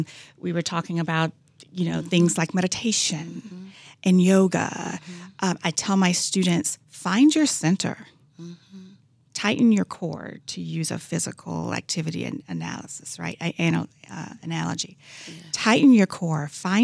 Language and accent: English; the South, United States; I was just telling Pilar, I grew up in the South. My mother picked cotton.